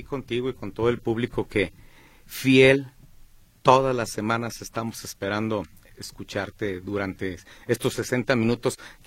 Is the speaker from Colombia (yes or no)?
no; Mexico; Creo que nos olvidamos de que somos mexicanos todo el año.